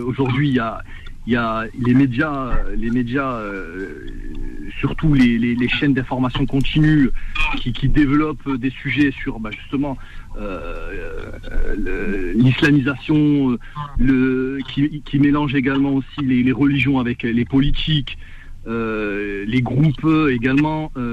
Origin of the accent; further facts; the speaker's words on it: Nîmes, Occitanie, France; Regarde, moi je suis de Nîmes.